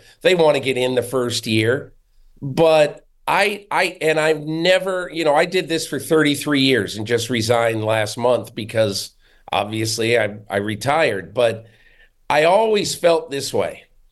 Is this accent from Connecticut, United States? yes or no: yes; Enfield, Connecticut, United States; the public schools in my hometown of Enfield, Connecticut.